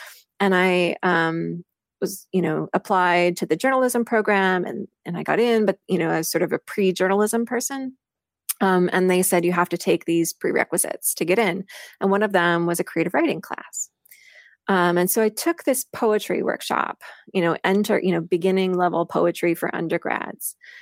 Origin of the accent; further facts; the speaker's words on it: Missouri, United States; So I grew up in Missouri in a really small farming town in north central Missouri.